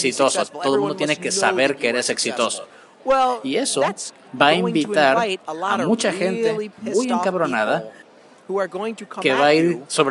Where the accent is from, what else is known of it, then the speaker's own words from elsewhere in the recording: United States; en mi país, en Estados Unidos, de América, no Estados Unidos mexicanos, ya sé que tenemos dos Estados Unidos distintos